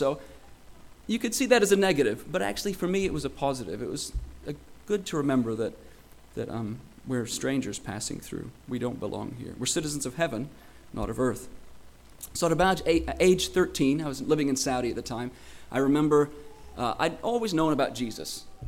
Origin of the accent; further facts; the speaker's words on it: Morocco; but one thing that really stood out to me growing up in Morocco